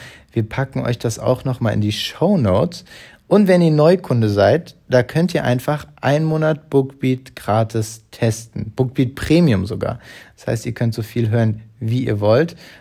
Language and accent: German; Hamburg, Germany; aber selbst wir hier als Hamburger